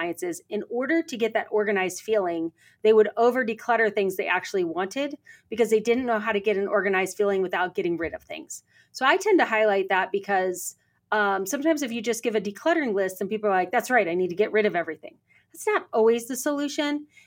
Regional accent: England, United Kingdom; And I called them linens because I'm English.

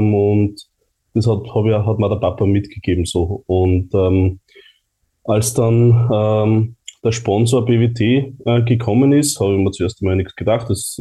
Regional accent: Linz, Upper Austria, Austria; in Linz geboren und aufgewachsen. Schon immer LASK-Fan gewesen, 28 Jahre bin ich jetzt alt.

